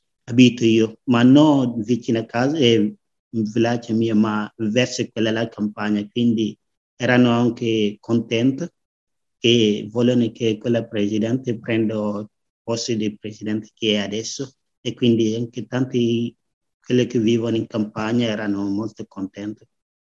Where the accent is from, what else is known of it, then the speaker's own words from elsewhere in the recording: Senegal; Italian is a second language; come nel mio paese, nel mio villaggio, nessuno ha fatto una manifestazione. Solo guardando solo TV, quelle che si sedono in Senegal, a Dakar, il grande capitale